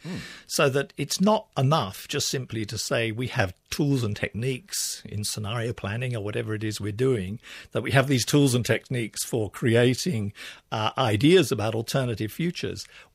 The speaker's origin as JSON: {"language": "English", "country": "United Kingdom", "said": "I'm originally British, and my parents lived in the Isle of Wight."}